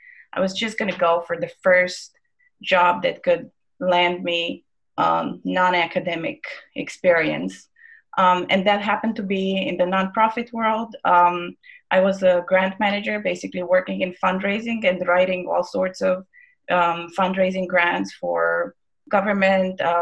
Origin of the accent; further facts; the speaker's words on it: Romania; English is a second language; moved away as an adult; also born or lived in Canada; Basically, I am born and raised in Romania, in Eastern Europe, and I went for my undergrad to Canada.